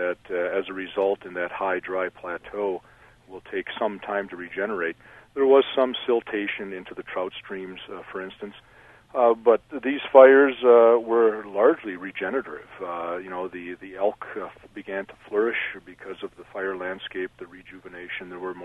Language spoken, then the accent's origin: English; Minnesota, United States; in my home state of Minnesota